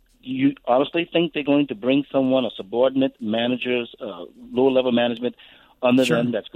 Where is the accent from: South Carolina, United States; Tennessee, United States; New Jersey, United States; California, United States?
South Carolina, United States; I grew up in South Carolina back in the 60s with racial segregation.